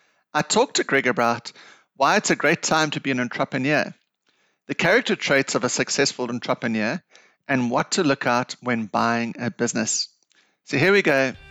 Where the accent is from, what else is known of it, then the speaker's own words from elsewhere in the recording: Johannesburg, Gauteng, South Africa; I'm from Johannesburg, South Africa. So the lions are in the front garden. It's a wild place here in South Africa, but we are here and surviving